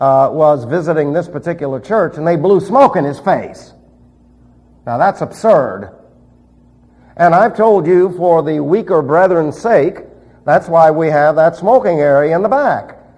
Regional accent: New York City, New York, United States; But remember, I was raised in New York City.

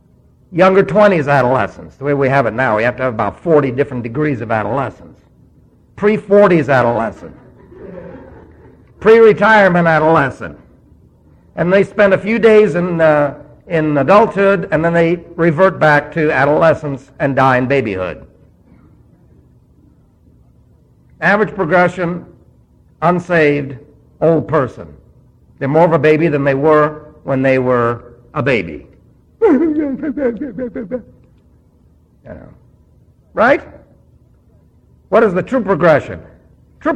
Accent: New York, United States; And of course, I was raised in New York, so that was common.

